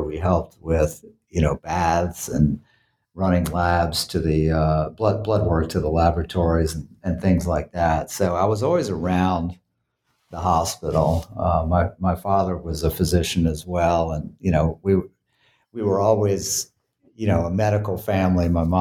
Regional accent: New Orleans, Louisiana, United States; So I grew up in New Orleans, Louisiana.

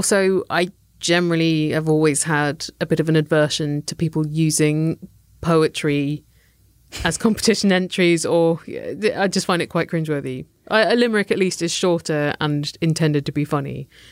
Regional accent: United Kingdom; together with my husband in olden times where there was a lot of repartee before getting together because we're British.

